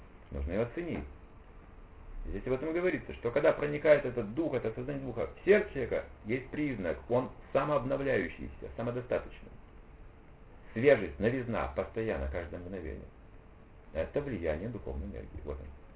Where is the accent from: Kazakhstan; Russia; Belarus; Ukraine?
Kazakhstan; А я просто вот казах.